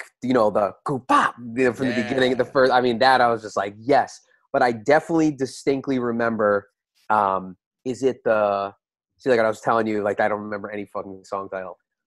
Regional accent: Long Island, New York, United States; I want to say I went once because I grew up on Long Island

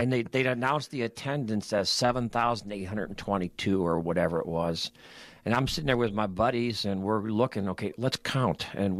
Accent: Cleveland, Ohio, United States; But I grew up in Cleveland, Ohio. Big Catholic Polish Cleveland, Ohio steelworker family, you know, blue collar all the way.

